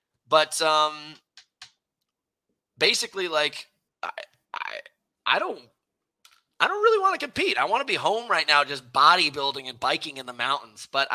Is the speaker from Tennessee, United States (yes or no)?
no; Connecticut, United States; my mom lives there and my brother and I grew up in Connecticut.